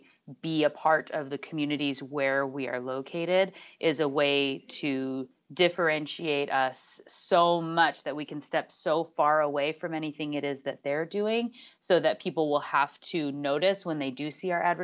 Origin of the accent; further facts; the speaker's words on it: Alaska, United States; born there; Yes, I was born in Alaska, but not on the reservation.